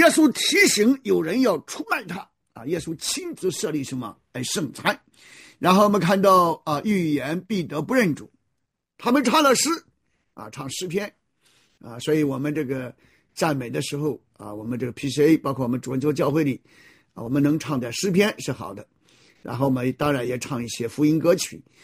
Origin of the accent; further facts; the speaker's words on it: China; 逾越节的宴席，我们中国人讲不是一家人。